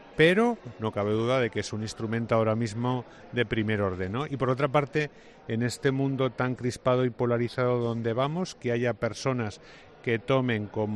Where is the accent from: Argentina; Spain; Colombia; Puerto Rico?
Spain; Huesca, Aragon; No me andaré por rodeos, ¿no? En ese sentido, pues soy como muy de Huesca, ¿no?